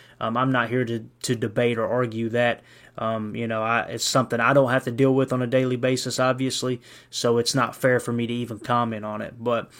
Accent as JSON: {"language": "English", "region": "Kentucky", "country": "United States", "said": "I'm from Kentucky, and we barely could count using our fingers, so I'm not going to try to figure that out."}